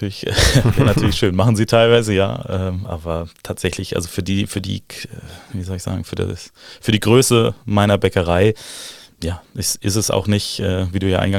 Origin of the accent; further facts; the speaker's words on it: Saarland, Germany; ich komme aus dem Saarland und das Saarland ist natürlich sehr dicht an Frankreich, das heißt, ich bin ein Baguette-Kind sozusagen und bin damit aufgewachsen